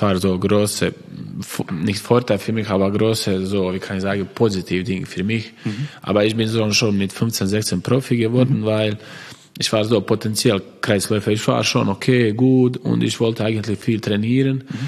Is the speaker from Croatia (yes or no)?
yes; Croatia; German is a second language; ich sage, ich bin stolz, weil ich bin Kroate